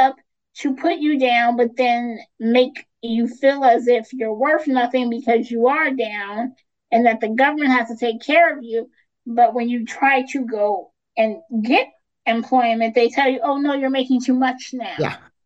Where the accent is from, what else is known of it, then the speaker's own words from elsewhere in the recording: California, United States; I'm from California, so affordable housing, I don't even know if that's a thing anymore.